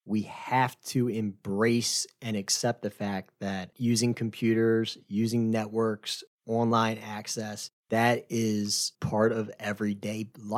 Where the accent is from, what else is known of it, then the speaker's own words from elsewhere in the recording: United States; I grew up in Carroll County. I understand my father is a contractor, my grandfather were excavators, so I always like to say I came from the dirt to the nerd world.